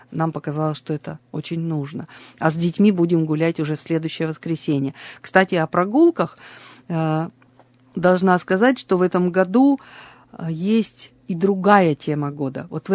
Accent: Yekaterinburg, Sverdlovsk Oblast, Russia; Я выросла на Плотинке с самого рождения, поэтому для меня это тоже особое место, где все детские игры прошли

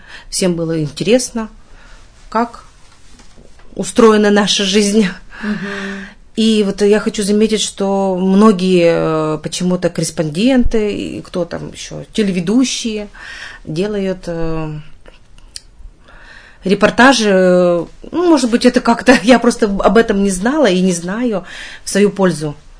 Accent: Krasnoufimsk, Sverdlovsk Oblast, Russia; Вот я же говорю, я родом из Красноуфимска.

